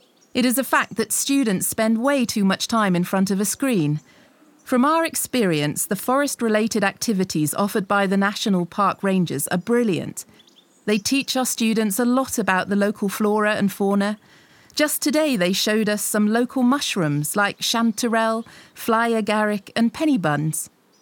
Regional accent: Vienna, Austria; Well, we are from Vienna, and every year our new students spend 5 days in this national park.

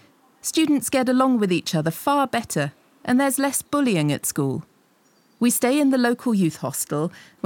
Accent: Vienna, Austria; Well, we are from Vienna, and every year our new students spend 5 days in this national park.

